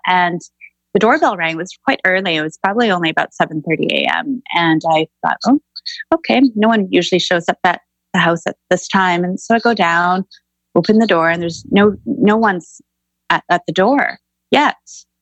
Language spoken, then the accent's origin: English; Vancouver, British Columbia, Canada; I grew up in Greater Vancouver in the 80s. So as a woman of color